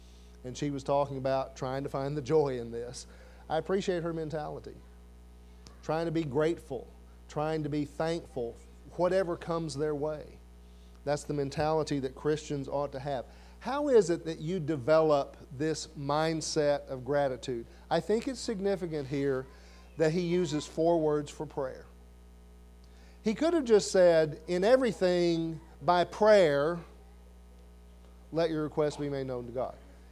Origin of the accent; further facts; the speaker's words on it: Blytheville, Arkansas, United States; We grew up together in Blytheville, graduated the same year.